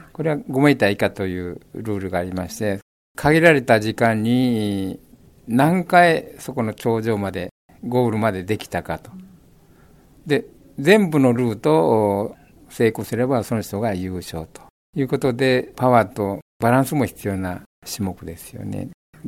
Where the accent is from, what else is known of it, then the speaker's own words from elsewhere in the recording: Okayama, Japan; also born or lived in Osaka; now in Fujisawa, Japan; もともと生まれ育ちは岡山で、高校に入って山岳部に入りまして、でそれから社会人で大阪で10年ぐらい